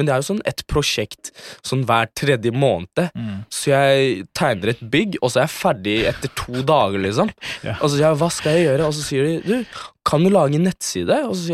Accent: Turkey; Norwegian is a second language; now in Norway; jeg jo fra Tyrkia, jeg vokste opp i Tyrkia.

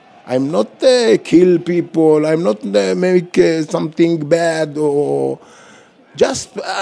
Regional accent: Jaffa, Tel Aviv District, Israel; English is a second language; I'm from Jaffa, go to the Olympic Games with the national team.

